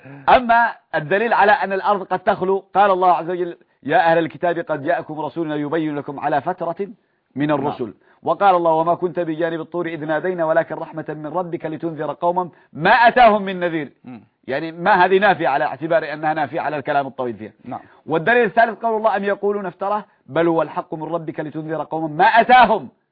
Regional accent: Yemen; هذه مؤسسة معروفة عندنا في اليمن

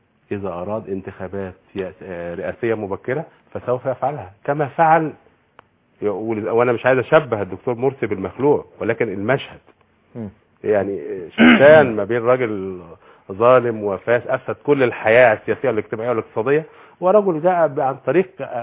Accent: Egypt; احنا عندنا في مصر غنيه جدا بالعلماء

